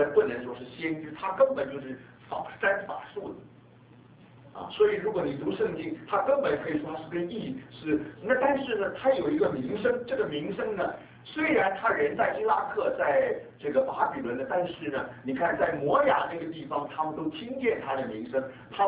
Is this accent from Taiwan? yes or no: no; China; 这个我们中国人说三访茅庐